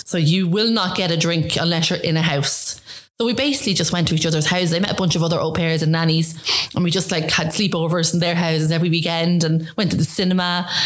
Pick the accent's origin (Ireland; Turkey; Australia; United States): Ireland; Drogheda, Leinster; I'm totally rootless. I'm from Drogheda.